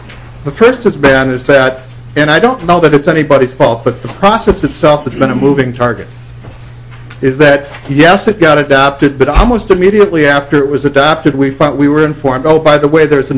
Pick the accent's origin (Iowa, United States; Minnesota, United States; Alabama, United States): Minnesota, United States; Renville; I grew up in Renville, Minnesota, and it's almost impossible not to build a good septic system in Renville, Minnesota